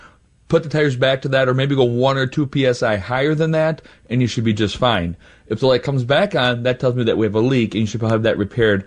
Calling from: Moorhead, Minnesota, United States; I'm calling you from Moorhead, Minnesota.

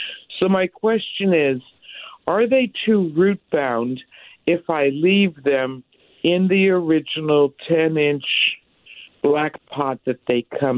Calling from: University City, Missouri, United States; University City.

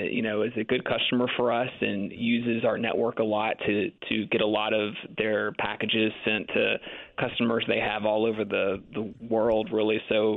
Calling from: Memphis, Tennessee, United States; I am outside of town. I'm actually in our headquarter office in Memphis, Tennessee.

